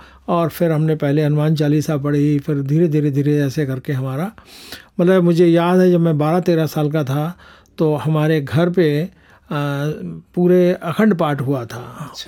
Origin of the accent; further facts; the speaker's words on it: India; मेरी सिटीजनशिप है, लेकिन अभी भी हृदय में भारत ही बसता है, तो इसलिए हम भारत की ही बात करते हैं। भारत का रहने वाला हूँ, हिंदी में बात बताता हूँ